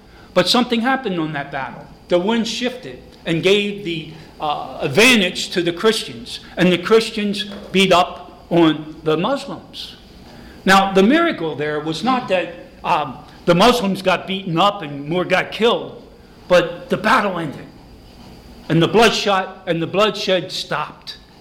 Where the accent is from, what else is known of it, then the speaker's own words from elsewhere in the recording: Grays Ferry, Pennsylvania, United States; And I was thinking about growing up in Grace Ferry